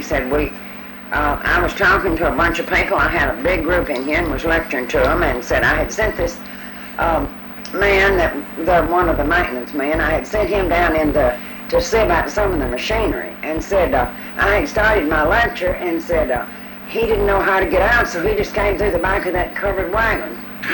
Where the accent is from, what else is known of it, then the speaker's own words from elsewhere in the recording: the South, United States; I'm a Southerner, but it was a foolish war, and killed a lot of people that shouldn't have been.